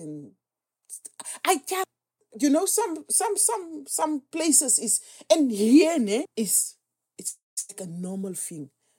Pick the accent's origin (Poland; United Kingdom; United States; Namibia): Namibia; English is a second language; And there was a lady in the year I am from Namibia.